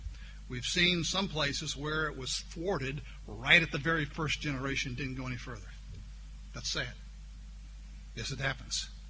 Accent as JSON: {"language": "English", "town": "New Orleans", "region": "Louisiana", "country": "United States", "tie": "born or raised there", "said": "We grew up in New Orleans"}